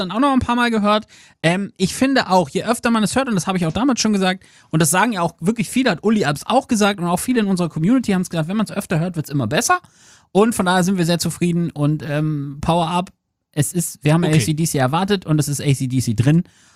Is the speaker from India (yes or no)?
no; Lower Saxony, Germany; Und ich als Ostfriese musste hier die ganze Zeit nippen.